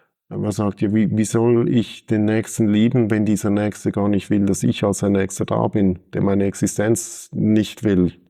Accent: Switzerland; weil wir innerhalb der Täufergemeinden sehr unterschiedliche, auch bei uns in der Schweiz, unterschiedliche Haltungen haben.

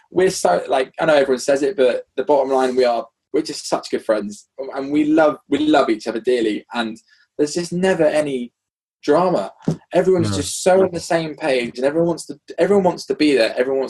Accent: United Kingdom; and I remember being really British and being on the microphone.

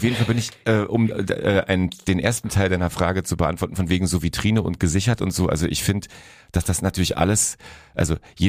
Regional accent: East Germany, Germany; ich bin in der DDR groß geworden

